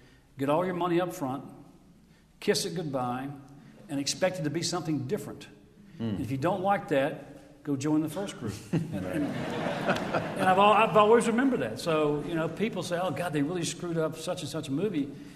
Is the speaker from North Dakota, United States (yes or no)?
no; Mississippi, United States; And we're two kids from Mississippi.